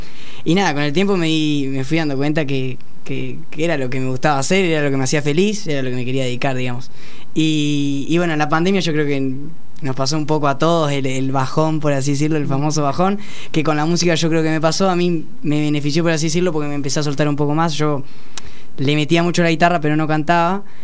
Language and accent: Spanish; Gualeguaychú, Entre Ríos, Argentina; also born or lived in Buenos Aires; yo nací acá en Buenos Aires, viví hasta los 6 años en Buenos Aires, me mudé a Gualeguaychú, que es donde es mi familia. Nada, viví hasta los 18 años en Gualeguaychú.